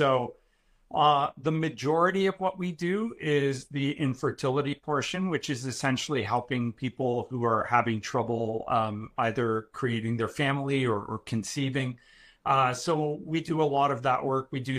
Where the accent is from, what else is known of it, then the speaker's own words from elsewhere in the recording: Canada; also born or lived in Iran; So I was born in Iran, but we moved here when I was very, very little, 8 months old, to Canada.